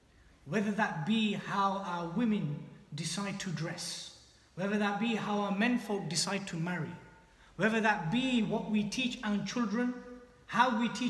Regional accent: Bedford, East of England, United Kingdom; But then the crazy thing is here, when you speak to many white people, so where are you from? Well, I'm from Bedford.

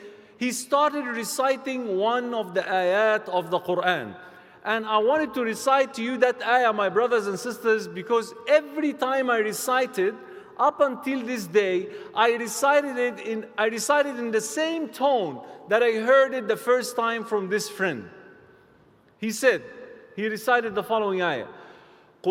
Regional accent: Egypt; So growing up in Egypt, I had no passion whatsoever in my entire life growing up, other than becoming a musician.

